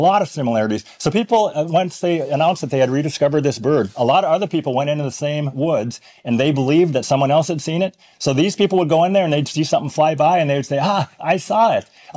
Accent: Minnesota, United States; I am from Minnesota.

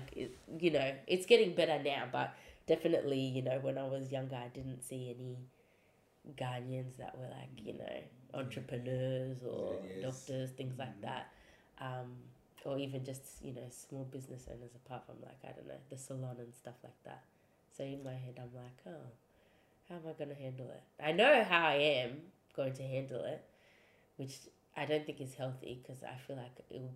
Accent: Australia; growing up in Australia, being the only black girl in high school and primary school and stuff like that.

